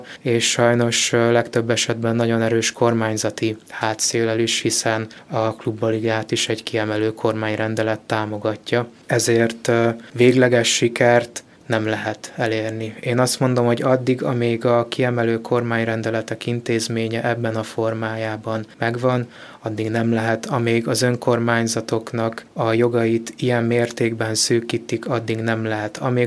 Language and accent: Hungarian; Székesfehérvár, Fejér, Hungary; born there; illetve idővel a szülővárosomban, Székesfehérváron is megtaláltak a lehetőségek